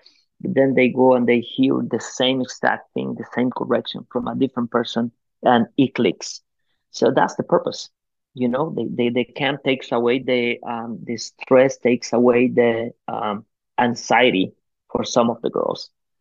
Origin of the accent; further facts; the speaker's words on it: Guatemala; English is a second language; now in United States; I grew up in Guatemala in what is called the Colonia Paraíso Dos, that it was anything but a paradise.